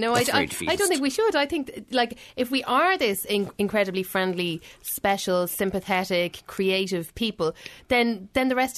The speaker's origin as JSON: {"language": "English", "country": "Ireland", "said": "it's this kind of cosy, oh, we're Irish, so we don't really have to try that hard. You just have to go abroad and say you're Irish"}